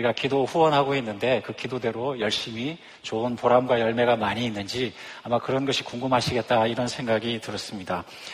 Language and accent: Korean; South Korea; moved away as an adult; now in United States; 실제로 이민자로서 한국에 나가기가 쉽지 않습니다. 저도 이민 생활, 유학 생활부터 시작하면 꼭 만 20년 있었는데요.